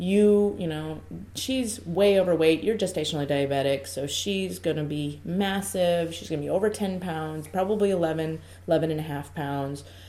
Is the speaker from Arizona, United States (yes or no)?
yes; Glendale, Arizona, United States; Well, then I'm from Glendale, Arizona, 59th Avenue and Olive area.